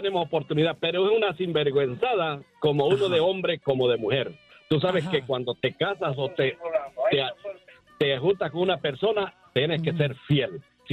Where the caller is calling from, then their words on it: Los Angeles, California, United States; Aquí de Los Ángeles, California.